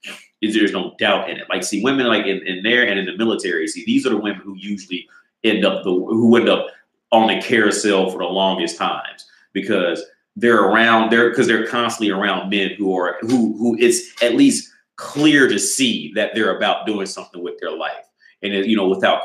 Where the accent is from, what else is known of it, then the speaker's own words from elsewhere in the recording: Ohio, United States; the reason I knew Stormy Daniels had like completely fallen off was because I'm from Ohio.